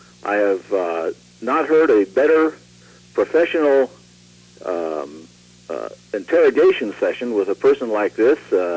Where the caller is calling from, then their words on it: Albuquerque, New Mexico, United States; in Albuquerque.